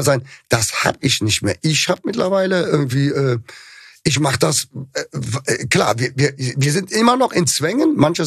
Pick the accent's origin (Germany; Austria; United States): Germany; Cologne, North Rhine-Westphalia; da haben wir ja noch ein Privileg als Kölner